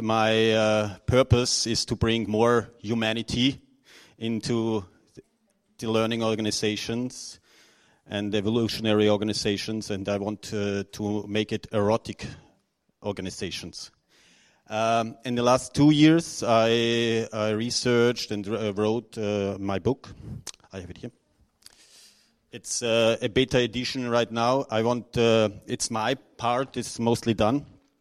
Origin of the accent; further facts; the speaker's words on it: Austria; now in Zurich, Switzerland; I'm living in Zurich, Switzerland. I'm originally from Austria.